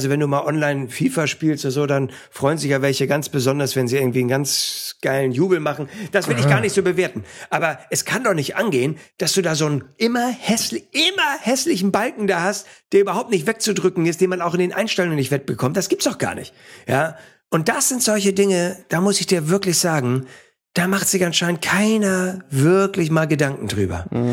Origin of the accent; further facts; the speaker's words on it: Hamburg, Germany; ich komme jetzt hier aus Hamburg